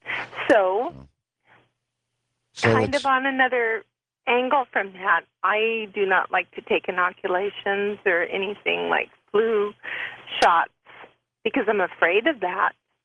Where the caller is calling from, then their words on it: Glendora, California, United States; Hi, I'm calling from Glendora, California.